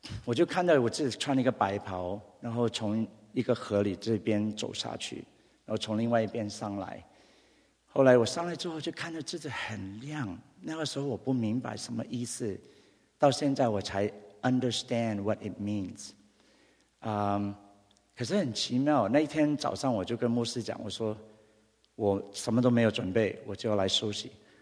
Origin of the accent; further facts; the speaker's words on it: Vietnam; now in United States; 那个时候我因为我是从越南出来的，我逃出来的时候